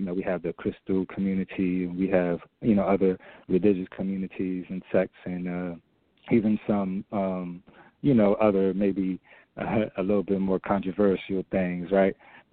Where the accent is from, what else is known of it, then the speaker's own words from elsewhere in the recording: Allendale, South Carolina, United States; Here in the United States, I'm from Allendale. My family is from Allendale, South Carolina, on both sides. We're both from South Carolina.